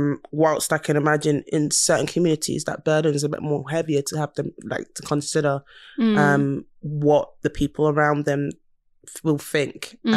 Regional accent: United Kingdom; growing up in Britain

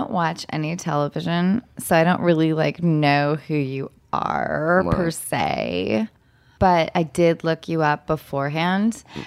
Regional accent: Los Angeles, California, United States; also born or lived in Orange County; Well, originally, I'm from Orange County, and then, but I mostly grew up here in Los Angeles.

